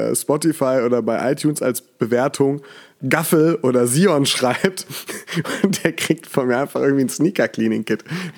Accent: Mainz, Rhineland-Palatinate, Germany; als Mainzer

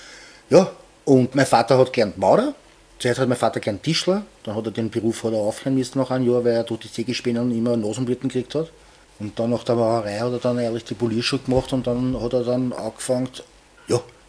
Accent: Vienna, Austria; Ich liebe Wien. Wirklich. Ich bin ein richtiger Wiener. Ich kann meine Sprache nicht ablegen. Ich kann nicht anders sprechen. Ich habe das so gelernt. Ich will nicht anders reden.

